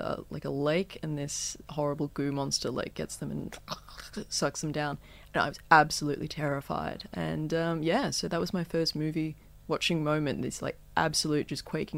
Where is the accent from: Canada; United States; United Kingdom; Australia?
Australia; Toowoomba, Queensland; Toowoomba